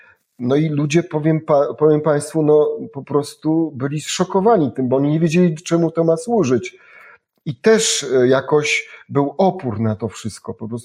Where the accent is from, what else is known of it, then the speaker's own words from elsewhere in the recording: Polish highlands, Poland; te moje geny góralskie też tu grają, ja też jestem góralem